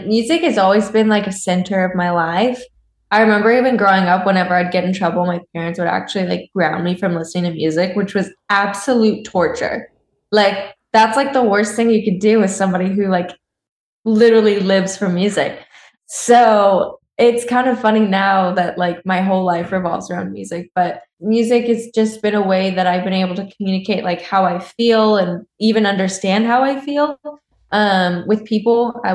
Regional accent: Lafayette, Indiana, United States; No, I was actually still home in Indiana, where I was born and raised in Lafayette. Big music kind of scene there, actually.

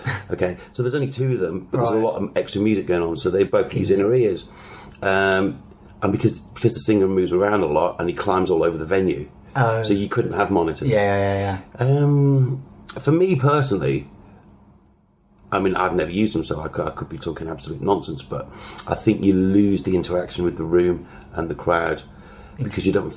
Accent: Ainsdale, North West England, United Kingdom; also born or lived in Billinge; And then I grew up in Merseyside, Liverpool, and just outside Liverpool, a place called Ainsdale, which is near Southport.

